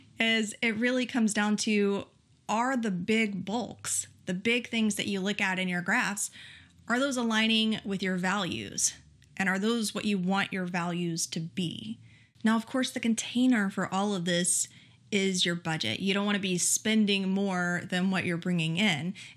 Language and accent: English; Texas, United States; also born or lived in Arizona / California; now in Oregon, United States; And of course, I grew up in Texas and now I'm over here in Oregon